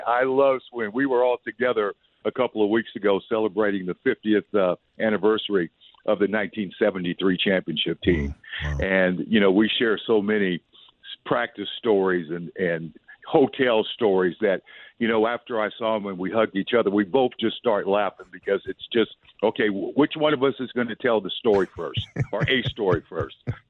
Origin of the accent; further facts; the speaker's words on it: Denver, Colorado, United States; I was growing up in Denver, Colorado. I was a junior in high school